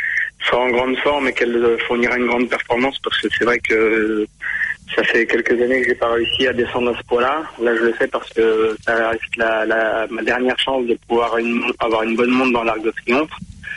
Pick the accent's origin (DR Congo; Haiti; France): France; Chez nous en France, c'est plus trop le cas.